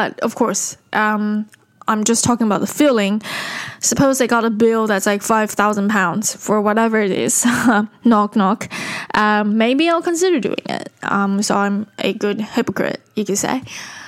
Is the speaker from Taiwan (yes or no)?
yes; Taiwan; So I was brought up in Taiwan